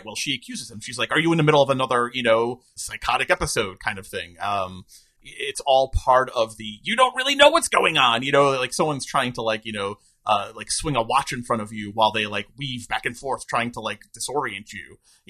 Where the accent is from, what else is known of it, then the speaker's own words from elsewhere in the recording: New York, United States; watching Twilight Zone marathons on the 4th of July weekend on Channel 11 growing up in New York.